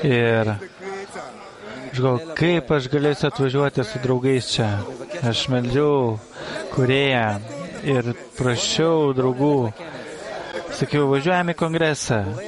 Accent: Ghana; Lithuanian is a second language; aš esu iš Ganos, iš Afrikos.

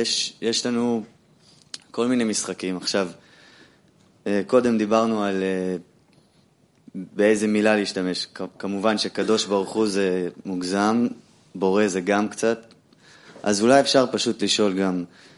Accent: United States; now in Israel; אני בעצם גדלתי כמעט כל חיי בארצות הברית, והגעתי לא מזמן לפה, סוף סוף עשיתי עלייה.

